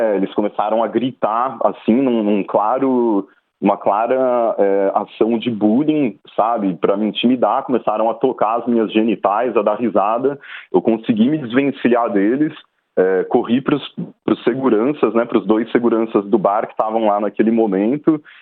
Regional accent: Brazil; eu falei, olha, eu sou brasileiro também, veja só.

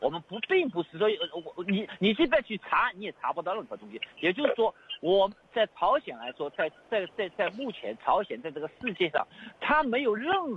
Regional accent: China; now in Australia; 就我们从大陆出来的人啊

